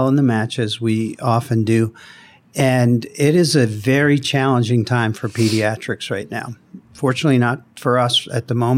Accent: Boston, Massachusetts, United States; But I grew up in Boston. It takes me 13 minutes to get to work in the morning.

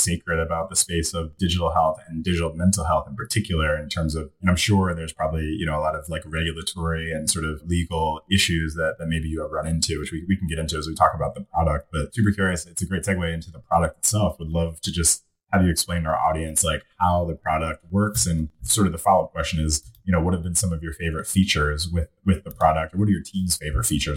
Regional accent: Pennsylvania, United States; I'm from Pennsylvania, so next door, but yeah.

